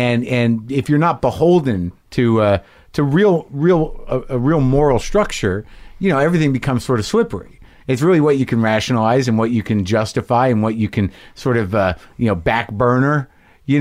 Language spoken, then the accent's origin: English; Albuquerque, New Mexico, United States; I grew up in Albuquerque.